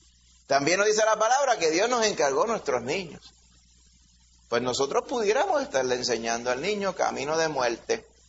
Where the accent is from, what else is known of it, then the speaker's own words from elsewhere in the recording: Puerto Rico; Es todo lo contrario a lo que a veces nosotros quizás como boricuas pensaríamos.